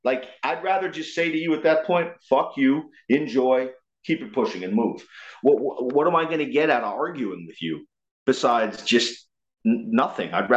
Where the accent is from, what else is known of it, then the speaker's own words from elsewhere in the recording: United States; when I'm fighting there that don't like me because I'm American.